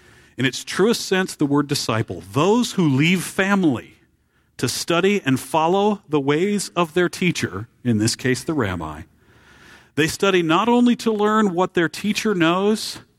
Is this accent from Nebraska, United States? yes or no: no; Marshalltown, Iowa, United States; Now, I am from central Iowa, okay? But I grew up in a little town called Marshalltown, Iowa, and I grew up in the Jewish neighborhood of Marshalltown, Iowa.